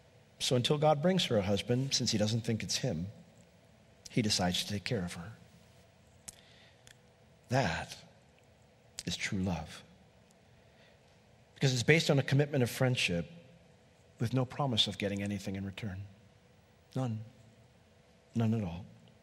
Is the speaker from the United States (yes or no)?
yes; Altamont, New York, United States; I grew up in Altamont, she grew up in Altamont, and we had a lot of memories there.